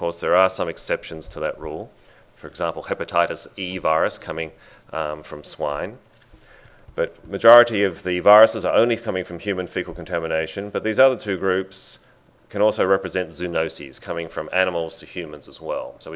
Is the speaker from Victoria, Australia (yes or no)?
no; Sydney, New South Wales, Australia; I'm an Australian, come from Sydney, and we have a very large reservoir there